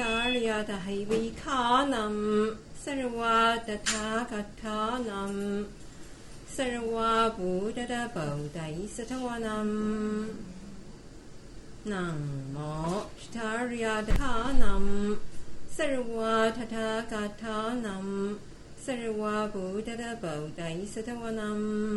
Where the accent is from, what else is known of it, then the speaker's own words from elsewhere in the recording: Tianjin, China; 我是天津人，回来了好几趟了。